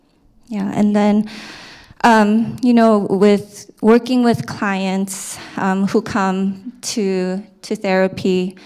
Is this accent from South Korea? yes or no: yes; South Korea; Yeah, so I'm Korean. I was born in Korea and grew up in the Korean culture and in Korean American culture.